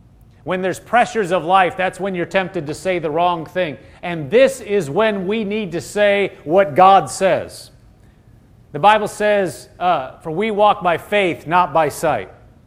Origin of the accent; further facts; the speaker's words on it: Nebraska, United States; I'm from Nebraska, not the East Coast.